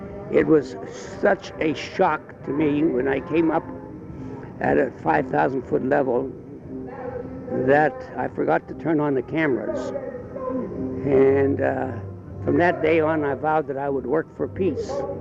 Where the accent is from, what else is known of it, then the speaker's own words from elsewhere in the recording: Los Gatos, California, United States; I'm from Los Gatos, California.